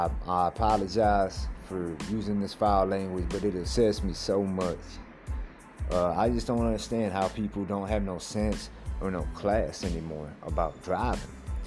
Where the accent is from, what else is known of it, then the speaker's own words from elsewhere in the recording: Michigan, United States; Like, there ain't even a speed limit, at least where I'm at, where I'm from. I'm from Michigan, but there ain't even a goddamn speed limit, bro.